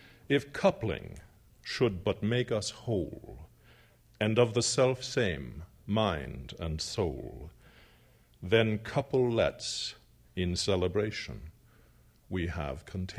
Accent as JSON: {"language": "English", "region": "Southwest", "country": "United States", "tie": "born or raised there", "said": "I live in Arizona. I have not lived there long, though I grew up in the Southwest. I live now in the south of Arizona, on the apron of the Sonoran Desert."}